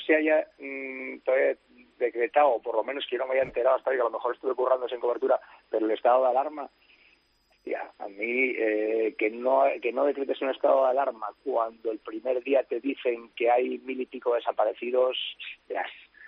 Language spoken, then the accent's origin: Spanish; Arriondas, Asturias, Spain; porque pasó en mi pueblo, joder, en el 2010 pasó en Arriondas, y mi confitería...